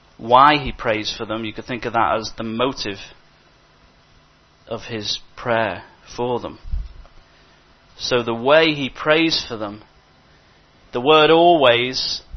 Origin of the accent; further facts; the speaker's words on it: United Kingdom; Sometimes we're very British.